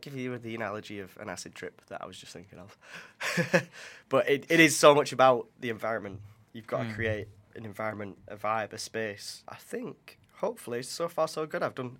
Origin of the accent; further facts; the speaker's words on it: Burnley, North West England, United Kingdom; I'm very fortunate to have worked with a lot of great drummers from way back from my hometown, Burnley. There's some fantastic drummers there.